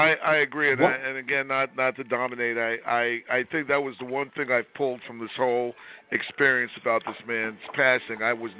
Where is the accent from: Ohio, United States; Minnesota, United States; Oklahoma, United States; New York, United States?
New York, United States; Brooklyn; And I grew up in Brooklyn.